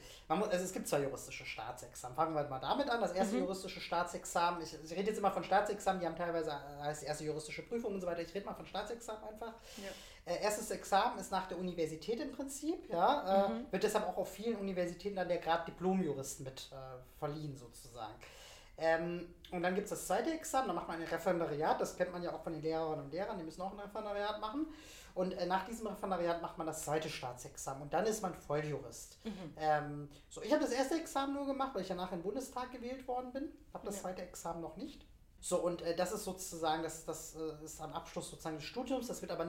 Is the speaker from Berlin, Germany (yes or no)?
no; Oberhausen, North Rhine-Westphalia, Germany; also born or lived in Wuppertal; ich bin in Wuppertal geboren, im schönen Bergischen Land, bin aber mit 2,5 Jahren nach Oberhausen gezogen worden und dort dann auch geblieben. Hab Grundschule da besucht, mein Abitur gemacht 2004